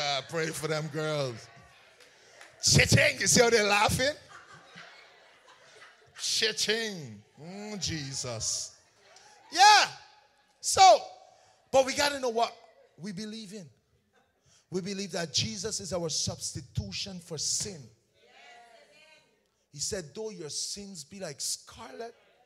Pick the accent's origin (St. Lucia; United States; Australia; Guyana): Guyana; Normally, when we were growing up in Guyana, and you see a Bina girl talking on the street, you say, he's reasoning her. Anybody remember that? Yeah, yeah, if you're from Guyana, you know that.